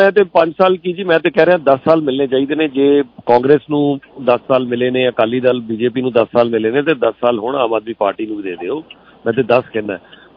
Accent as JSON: {"language": "Punjabi", "town": "Jalandhar", "region": "Punjab", "country": "India", "said": "sir ਮੈਂ ਜਲੰਧਰ ਤੋਂ ਹਾਂ"}